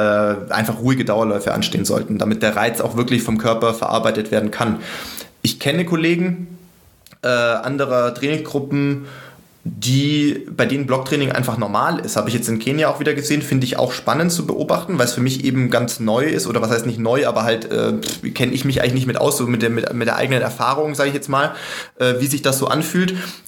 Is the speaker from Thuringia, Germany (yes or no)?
no; Sindelfingen, Baden-Württemberg, Germany; also born or lived in Regensburg; wie ich in Sindelfingen, sag ich mal, sportlich groß geworden bin in der Jugend und dann auch in Regensburg